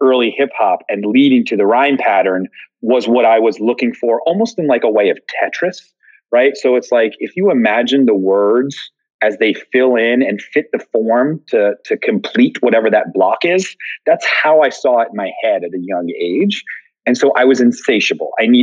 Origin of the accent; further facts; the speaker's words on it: Philadelphia, Pennsylvania, United States; I grew up outside of Philly, and not many Black people are in my neighborhood.